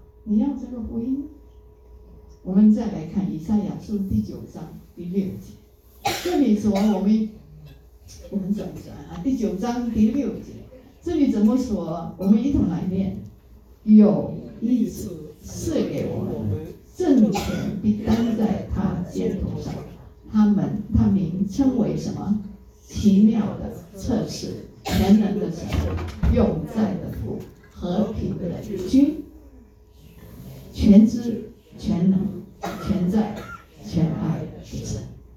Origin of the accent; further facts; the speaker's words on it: China; 所以亲爱的朋友，我们中国人很念啊，很尊敬我们的祖宗